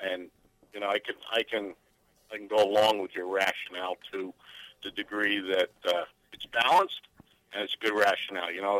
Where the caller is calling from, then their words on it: Riverhead, New York, United States; Riverhead.